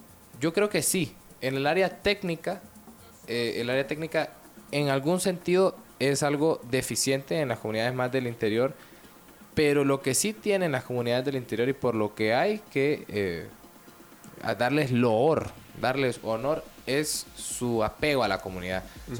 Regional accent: Honduras; El que es extranjero soy yo. Soy de Honduras.

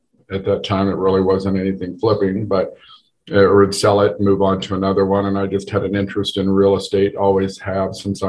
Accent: Indianapolis, Indiana, United States; I grew up in Meridian Kessler, 45th and Central, or 44th Street between Penn and Washington. That's where my parents had their kids, and my dad grew up there.

